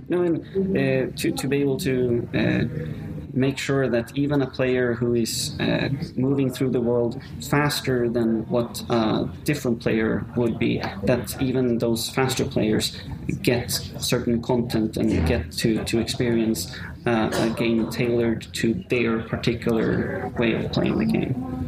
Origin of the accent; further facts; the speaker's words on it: Sweden; now in Rome, Italy; I'm from Sweden, for example, but I live and work in Rome.